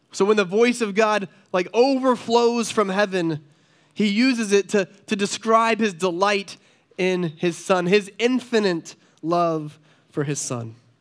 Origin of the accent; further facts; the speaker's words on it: North Carolina, United States; now in Connecticut, United States; One of our first years living in Connecticut, we're from North Carolina originally